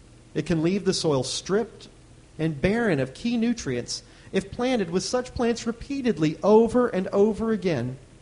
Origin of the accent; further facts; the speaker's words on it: Midwest, United States; I grew up in the Midwest, so I was around a lot of farming community.